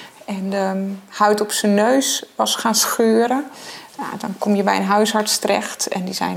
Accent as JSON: {"language": "Dutch", "region": "Gelderland", "country": "Netherlands", "said": "Ja, tuurlijk, zeiden wij, we komen van de Veluwe. Gras kennen we wel."}